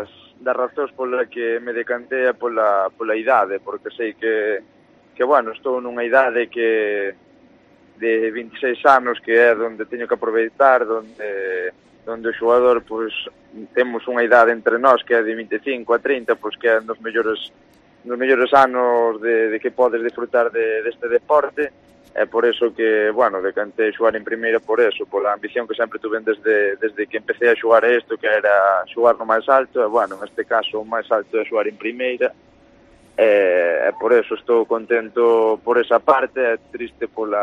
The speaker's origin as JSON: {"language": "Galician", "town": "Burela", "region": "Galicia", "country": "Spain", "said": "que son daqui de Burela"}